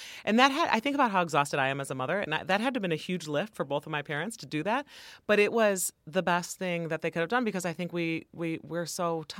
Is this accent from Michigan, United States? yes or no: yes; Michigan, United States; I grew up in Michigan, and so in Northern Michigan.